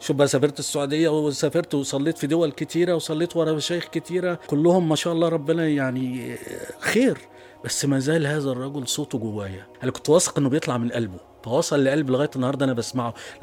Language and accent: Arabic; Tanta, Gharbia, Egypt; وحابب اصلي الفجر في المسجد, مسجد عندنا في طنطا قدام البيت